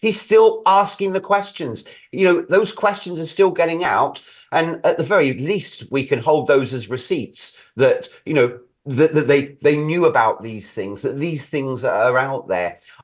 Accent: Wales, United Kingdom; I come from South Wales

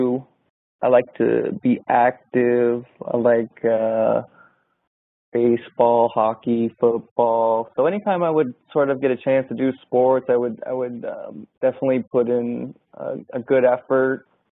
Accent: California, United States; born there; I was born in Southern California in 1986.

